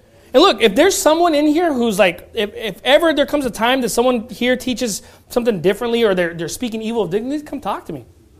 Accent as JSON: {"language": "English", "town": "Long Beach", "region": "California", "country": "United States", "tie": "born or raised there", "said": "I came from Long Beach. You know, I grew up in the hood."}